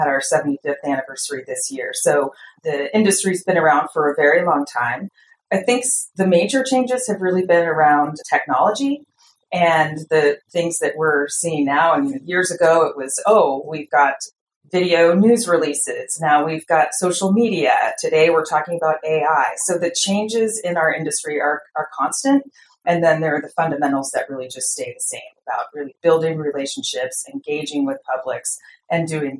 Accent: Alaska, United States; also born or lived in Florida; Well, actually, I was born in Florida. So from the furthest reaches of the country up here to Alaska, my dad was in the military. And so we ultimately came here to Alaska

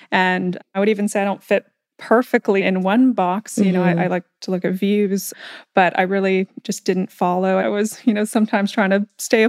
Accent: Texas, United States; And my husband and I are both Texans, Justin of several generations. I was raised here in Texas as well.

